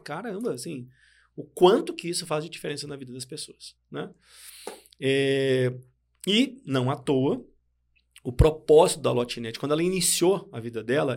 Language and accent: Portuguese; Rio Grande do Sul, Brazil; now in Belo Horizonte, Brazil; Sou gaúcho, mas já moro em Belo Horizonte desde 97, então fazem muitos anos. Então acaba que eu sou meio mineiro, né? Meio gaúcho.